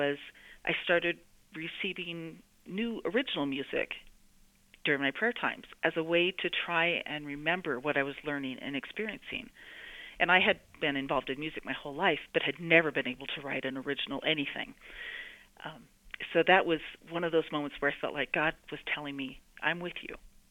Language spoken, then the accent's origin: English; Forks, Washington, United States; also born or lived in Eugene, Oregon; Well, I was raised in the Northwest, up in Forks, Washington, and Eugene, Oregon, mostly